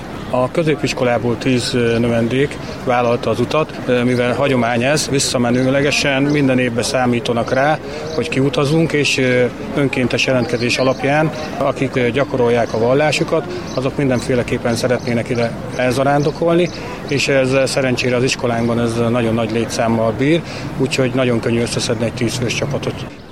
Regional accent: Heves, Hungary; római katolikus vallású vagyok, az egész családom ezt a vallást gyakorolja, Heves megyéből származunk

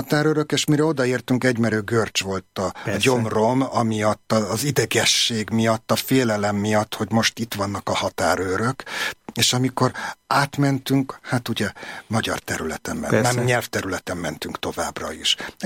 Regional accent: Újpest, Budapest, Hungary; now in Monor, Hungary; én egy újpesti legény vagyok. Talán 2 éves lehettem, amikor szüleim Újpesten vettek egy lakást. Gyakorlatilag én ott nőttem föl.

